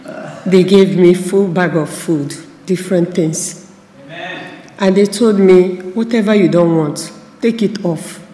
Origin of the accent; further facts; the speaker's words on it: Nigeria; moved away as an adult; I'm from Nigeria.